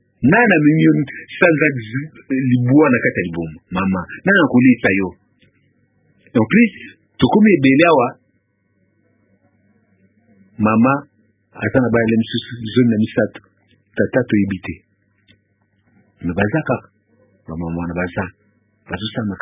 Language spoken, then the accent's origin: French; Kinshasa, DR Congo; also born or lived in Kolwezi; Je suis né à Katanga